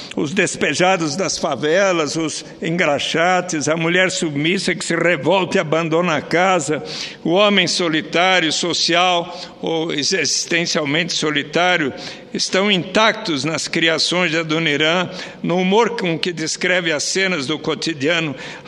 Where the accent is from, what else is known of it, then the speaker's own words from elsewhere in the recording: São Paulo, Brazil; esta extraordinária metrópole onde eu nasci e vivo, além de aqui trabalhar em Brasília, mas ali as pessoas fazem com que São Paulo corra, ranja, solte fumaça por suas ventas.